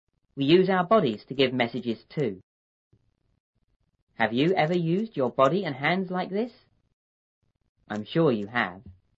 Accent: India; moved away as an adult; also born or lived in England / Sichuan; No, I was born in India. I lived there until I was 18. Then I went to study in England.

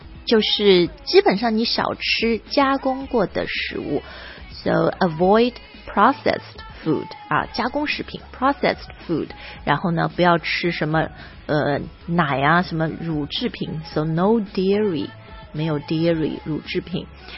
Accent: China; 觉得就是我们中国人都很诚实

